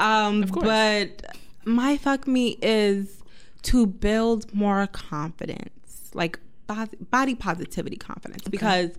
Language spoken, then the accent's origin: English; Queens, New York, United States; also born or lived in Bronx; I was born in the Bronx, but I lived in Queens my whole life.